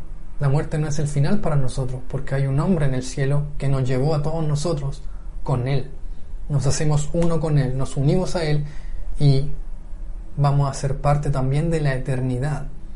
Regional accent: Chile; nuestra realidad como chilenos es que vivimos en el último lugar del mundo

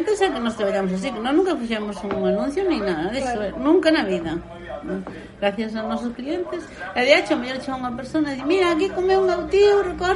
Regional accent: Rodeiro, Galicia, Spain; Entón, como nós somos do Rodeiro

